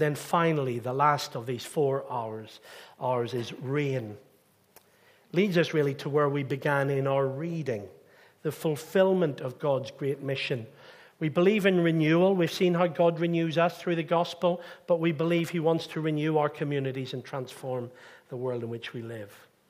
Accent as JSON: {"language": "English", "region": "Northern Ireland", "country": "United Kingdom", "tie": "born or raised there", "said": "I grew up on the British side of the tracks in Northern Ireland."}